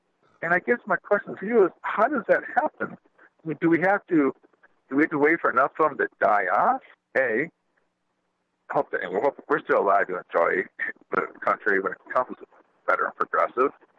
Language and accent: English; Michigan, United States; Well, yeah. I'm originally from Michigan, but even there, you know, it's, you know, people that voted for Trump that have an ounce of intelligence, they know they screwed up.